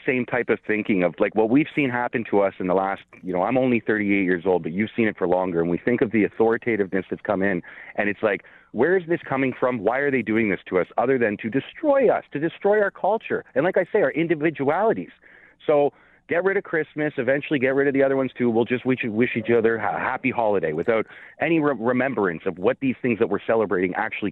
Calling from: Toronto, Ontario, Canada; And if I could say, as a Canadian, anytime I hear somebody at one of our shindigs say, hey, I got a bottle of Canadian Club

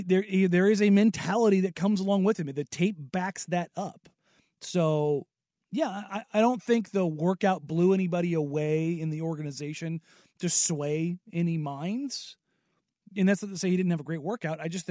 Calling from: Portland, Oregon, United States; And because I'm calling from Portland, they're like, he's like

